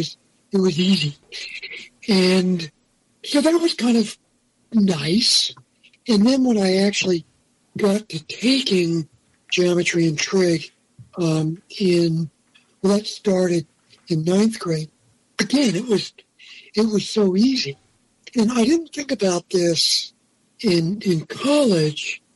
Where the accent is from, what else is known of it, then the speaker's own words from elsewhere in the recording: Pennsylvania, United States; But I grew up just outside Philly.